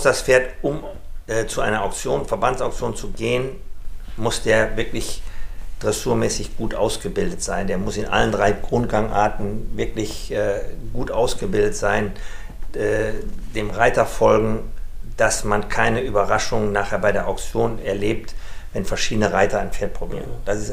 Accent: Rhineland, Germany; Ja, ich bin ja quasi hier im Rheinland groß geworden insgesamt.

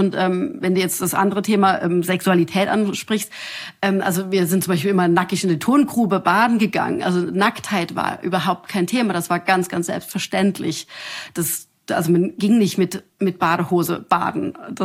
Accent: Weinböhla, Saxony, Germany; Ich komme da aus Weinböhler, das klingt nach Wein. Wir hatten Weinberge dort in dem Ort und Winzer.

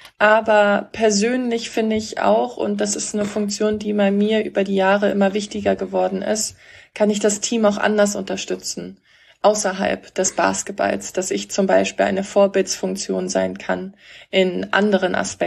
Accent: Eutin, Schleswig-Holstein, Germany; Also ich komme ursprünglich aus dem Norden in der Nähe der Ostsee, das heißt Eutin.

